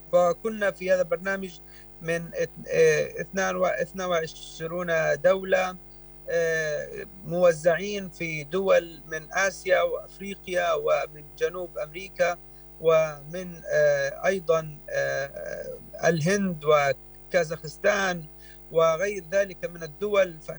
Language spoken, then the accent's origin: Arabic; Palestine; وبالتالي بدأت في نقطة انطلاق أننا كفلسطينيين لنا هوية ولنا وجود قبل أن يتم وجود أي كيان آخر مقتصب لبلادنا.